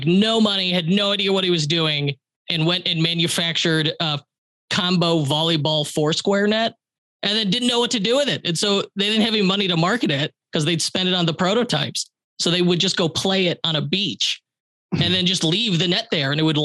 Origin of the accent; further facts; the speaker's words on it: Midwest, United States; I know I'm American, Midwestern